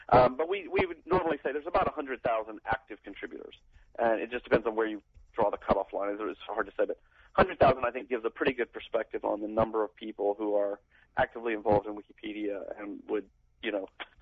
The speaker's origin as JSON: {"language": "English", "town": "Huntsville", "region": "Alabama", "country": "United States", "tie": "born or raised there", "said": "I grew up in Huntsville, Alabama, a town of about 250,000 people."}